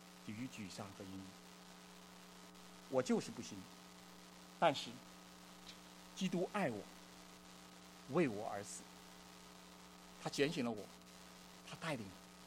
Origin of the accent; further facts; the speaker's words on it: Northeast China, China; accent: Northeastern Mandarin; 用我们东北话哈，够你喝一壶的。